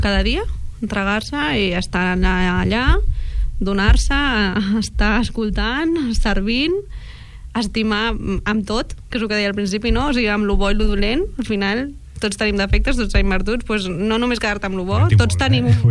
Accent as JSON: {"language": "Catalan", "town": "Badalona", "region": "Catalonia", "country": "Spain", "said": "Som de Badalona."}